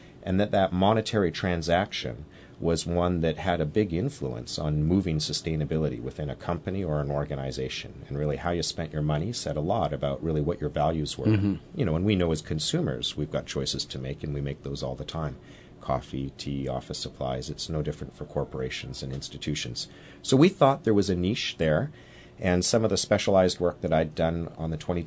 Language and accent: English; Vancouver, British Columbia, Canada; We're Vancouver-based, as am I. I grew up here in Vancouver.